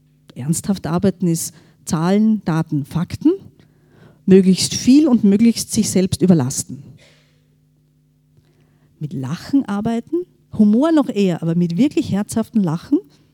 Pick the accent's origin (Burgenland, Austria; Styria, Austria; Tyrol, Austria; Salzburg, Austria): Styria, Austria; now in Vienna, Austria; ich selber bin Steirerin und lebe in Wien